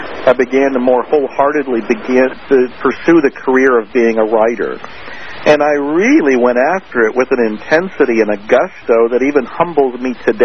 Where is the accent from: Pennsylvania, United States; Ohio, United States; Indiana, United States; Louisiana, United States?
Ohio, United States; Niles; moved away as an adult; now in Austin, United States; I'm originally from Niles, Ohio.